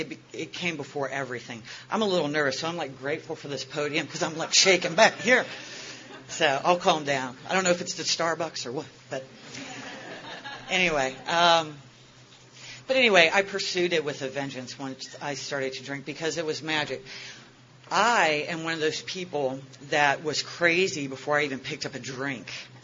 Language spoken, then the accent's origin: English; Richmond, Virginia, United States; And I am from Richmond, Virginia.